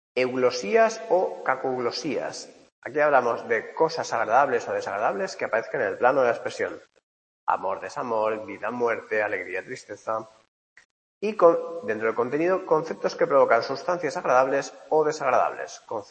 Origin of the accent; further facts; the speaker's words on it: Spain; Bueno, voy a poner dos, que somos españoles, ¿no?